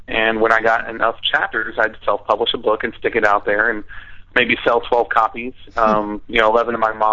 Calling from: Atlanta, Georgia, United States

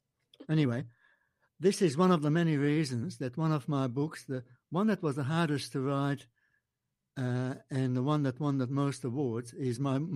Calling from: Australia; I must just say, it's not that I'm joining you from Australia, but you're joining me from Los Angeles.

